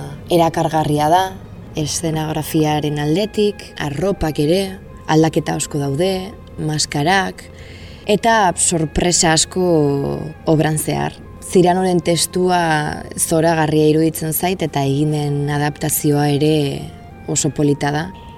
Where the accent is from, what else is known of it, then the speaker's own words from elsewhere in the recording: Zumarraga, Basque Country, Spain; eta aktorea naiz. Zumarragakoa naiz, Donostitik gertu dagoen herri txiki batetik, nator.